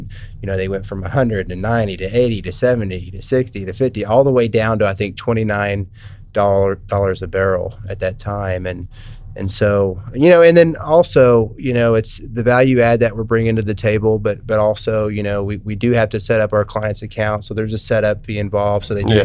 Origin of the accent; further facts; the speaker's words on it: Midland, Texas, United States; kind of growing up in Midland, Texas, I was exposed to minerals and the oil and gas space.